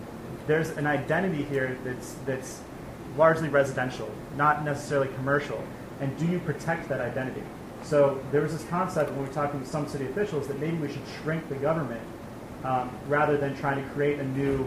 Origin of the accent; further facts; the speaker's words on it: Pasadena, California, United States; I come from Pasadena, it's a rose city.